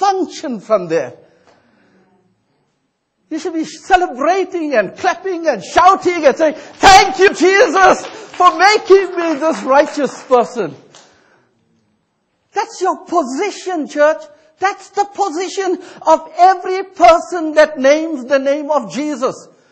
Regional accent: South Africa; I'm trying to say, I am from South Africa.

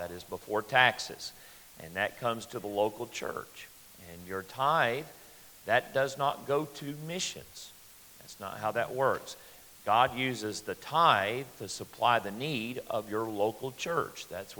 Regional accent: North Carolina, United States; Back where I live, I'm from North Carolina. For those who don't know you … I'm from North Carolina.

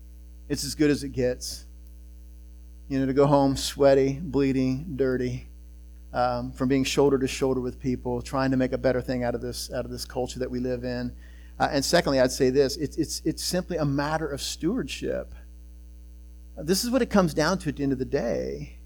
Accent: Utica, Ohio, United States; This is why I stepped out of State Farm Insurance and came to my hometown, Utica, Ohio.

